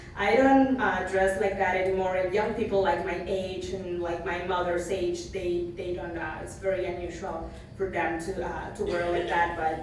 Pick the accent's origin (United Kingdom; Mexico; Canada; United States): Mexico; Teotitlan del Valle, Oaxaca; my hometown is the Teotitlan del Valle in Zapotec, we call it Jigye. So Oaxaca, Teotitlan del Valle is a village which is located 40 minutes is Oaxaca City